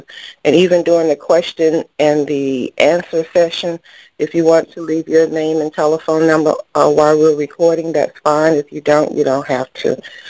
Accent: Atlanta, Georgia, United States; your facilitator, and I'm from Atlanta, Georgia.

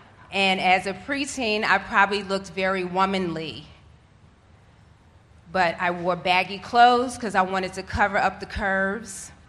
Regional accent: Brooklyn, New York, United States; So I grew up in Brooklyn, and for about, I would say, a good 7.5 or 8 years of my life, I lived what I felt was a very normal life

